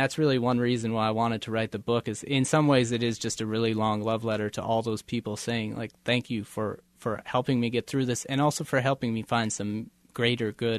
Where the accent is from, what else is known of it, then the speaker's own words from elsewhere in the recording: Minnesota, United States; my parents had moved into because we're from Minnesota.